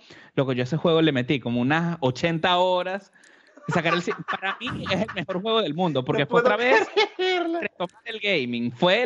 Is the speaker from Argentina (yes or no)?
no; Venezuela; moved away; hasta que ya por fin salí de Venezuela, ya empecé a ser como más independiente